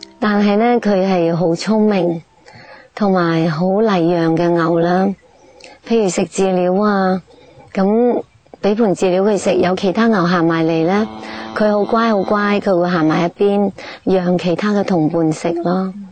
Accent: China; 我们中国人用耕田牛已经有很久的历史

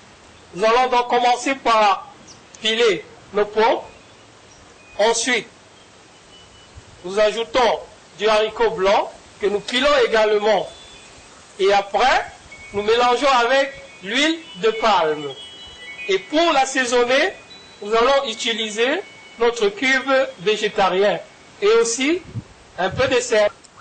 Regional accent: Douala, Littoral, Cameroon; Nous venons tous les deux de Douala au Cameroun.

